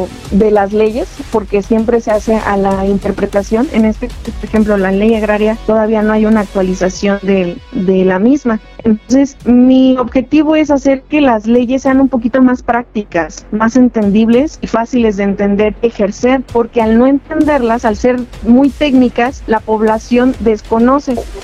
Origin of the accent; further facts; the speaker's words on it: Puente de Ixtla, Morelos, Mexico; tengo 26 años, soy del municipio de Puente de Ixtla y avecindada del ejido de Amacuzac.